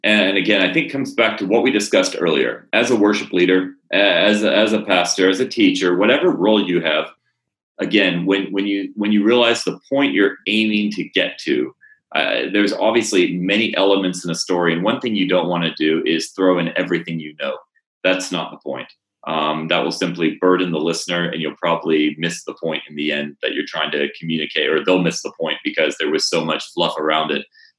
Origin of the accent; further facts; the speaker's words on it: Senegal; And we grew up in West Africa and Senegal. And so I didn't grow up in an English-speaking country.